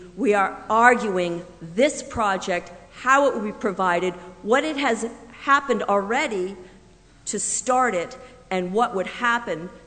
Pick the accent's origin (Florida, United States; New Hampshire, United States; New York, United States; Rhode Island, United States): New Hampshire, United States; Plymouth; from Plymouth, and against, I guess, popular opinion, I'm not a subversive.